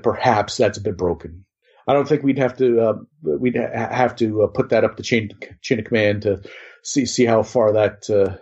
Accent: New York, United States; I'm from New York. That's how we do it.

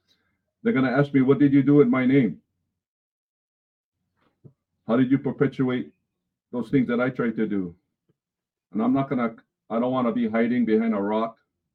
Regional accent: Hawaii, United States; But one of the biggest challenges we have as a Hawaiian people is agreeing to disagree.

